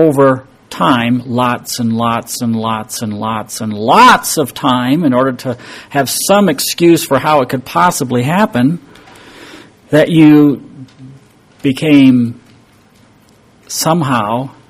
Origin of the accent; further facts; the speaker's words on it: Lynden, Washington, United States; also born or lived in Grand Rapids, United States; I grew up in Dutch communities, starting off in Lyndon, Washington, and then moved to the Grand Rapids, Michigan area. And it is also loaded with Dutch people.